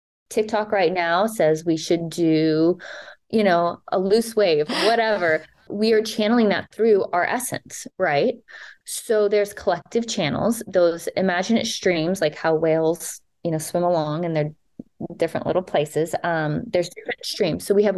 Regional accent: Texas, United States; I grew up in Texas where religion was a huge thing.

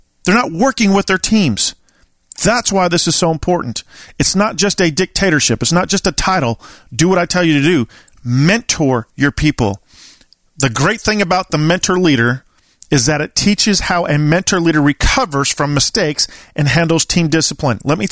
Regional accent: California, United States; And I am a 49er faithful. Have been forever. We're from California.

